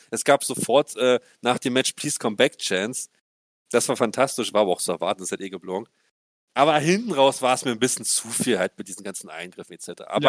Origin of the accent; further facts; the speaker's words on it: East Germany, Germany; Und als Ostdeutscher muss ich mich dazu jetzt äußern.